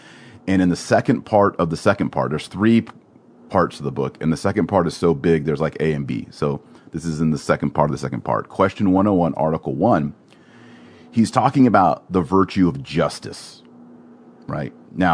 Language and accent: English; Texas, United States; I was raised in Texas, conservative home, not really religious at all, nominally Christian.